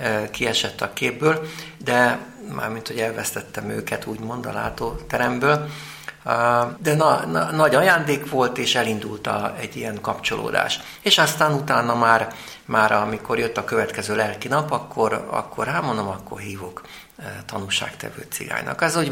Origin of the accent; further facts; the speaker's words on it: Budapest, Hungary; én a Ferencvárosban, 9. kerületben nőttem föl, ahol hát engem, hát ez elég zűrös környékem